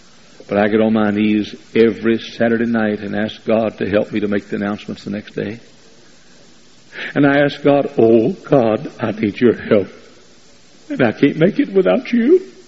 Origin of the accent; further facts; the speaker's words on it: Dallas, Texas, United States; But I'm the original Dallas Cowboy fan. I grew up in Dallas.